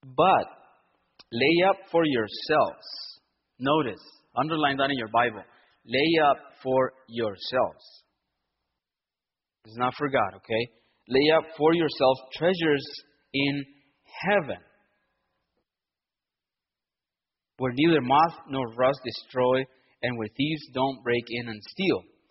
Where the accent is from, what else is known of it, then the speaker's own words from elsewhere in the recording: El Paso, Texas, United States; Well, you know, we're from El Paso, we come from Calvary Chapel, and we're going on a tour to the seven churches.